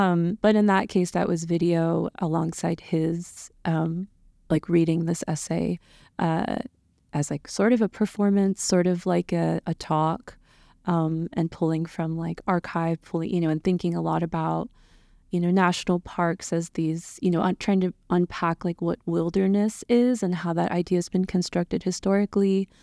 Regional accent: Tucson, Arizona, United States; also born or lived in Southern California; No, I'm born in Southern California and then grew up in Tucson. So definitely my hometown, but yeah.

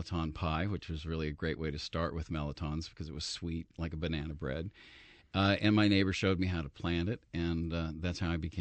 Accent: Kansas, United States; I was from Kansas 30 years ago.

